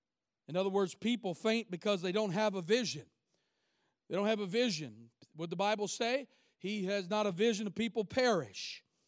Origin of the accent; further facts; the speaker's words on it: Covington, Kentucky, United States; And I grew up in Covington, down on the river in Cincinnati.